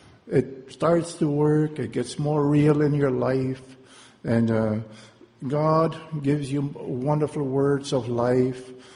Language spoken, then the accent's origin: English; Sydney, New South Wales, Australia; from Sydney.